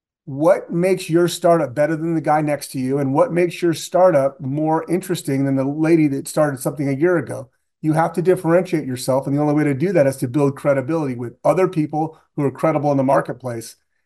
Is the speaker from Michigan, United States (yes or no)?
no; Houston, Texas, United States; now in Austin, United States; I'm originally from Houston, but have lived in Austin for the last 10 years.